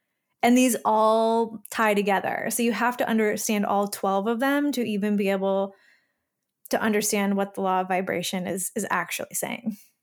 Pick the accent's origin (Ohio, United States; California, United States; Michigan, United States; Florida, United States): Michigan, United States; Another example I have of this is when I was in high school, growing up in Michigan, small town Michigan, we had three-wheelers.